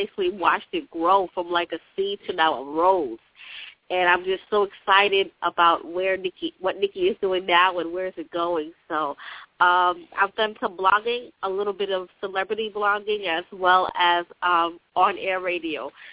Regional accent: Long Island, New York, United States; I'm from Long Island, New York.

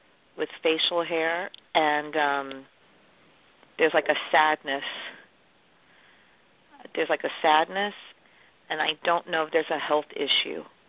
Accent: New York City, New York, United States; New York has been such a comfort. It's always been like a friend to me because it's my hometown.

